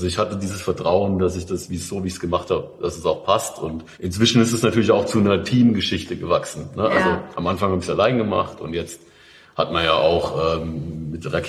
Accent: Hesse, Germany; weil ich ja eigentlich auch gebürtiger Odenwälder bin

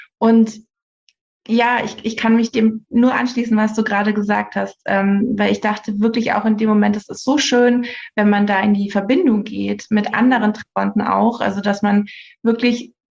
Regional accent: Bavaria, Germany; also ich bin bald 35 Jahre alt. Ich werde im Januar 35. Ich komme aus der Nähe von Nürnberg. Ich lebe hier mit meinem Verlobten und mit meinem Hund in einer kleinen Stadt in der Nähe von Nürnberg. Wir haben recht viel Natur außenrum.

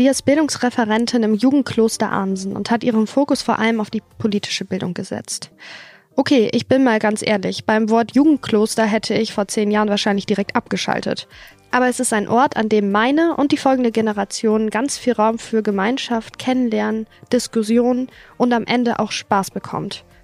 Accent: Haselünne, Lower Saxony, Germany; born there; Ich bin 26 Jahre alt und Regionalmanagerin beim Zweckverband Erholungsgebiet Hasetal. Ich bin hier in Haselünne geboren und war für meine Ausbildung in Dortmund und jetzt bin ich wieder zurückgekommen. Und hier will ich auch bleiben.

